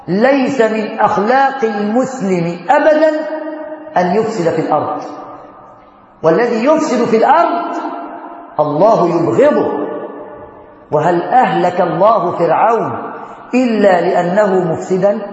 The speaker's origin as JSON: {"language": "Arabic", "country": "Egypt", "said": "ما كانش ربنا بيحبنا كمصريين"}